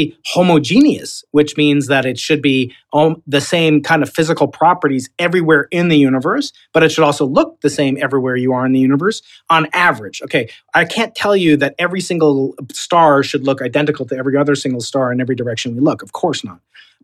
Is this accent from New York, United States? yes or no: yes; New York, United States; accent: Long Island; I'll break out my Long Island accent.